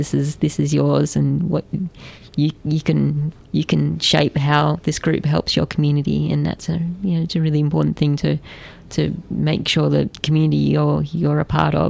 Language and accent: English; Canberra, Australian Capital Territory, Australia; Yeah, and I just never met any other trans people growing up in Canberra.